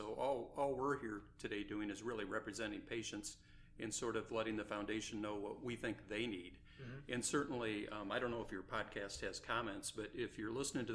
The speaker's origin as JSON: {"language": "English", "region": "Michigan", "country": "United States", "said": "I'm from Michigan, or practice in Michigan, with three other partners, practice general urology."}